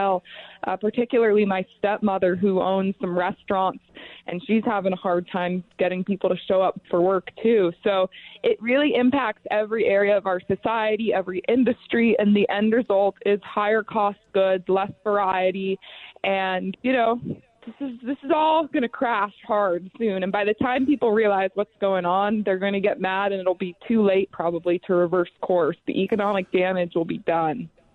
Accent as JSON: {"language": "English", "region": "New Hampshire", "country": "United States", "tie": "born or raised there", "said": "In fact, in my hometown in New Hampshire, the local Dunkin' Donuts has been closed for over a year."}